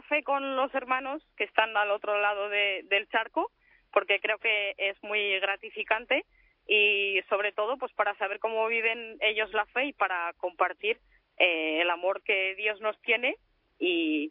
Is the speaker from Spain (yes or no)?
yes; northern Spain, Spain; Pues es que como yo soy del norte de España, la verdad es que estoy bastante acostumbrada al frío.